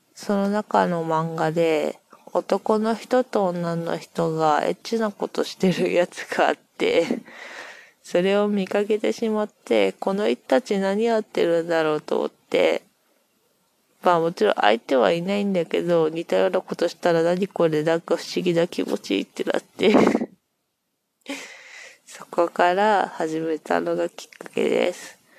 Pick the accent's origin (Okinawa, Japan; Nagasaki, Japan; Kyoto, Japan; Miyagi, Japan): Miyagi, Japan; 出身は東北の方の宮城県です。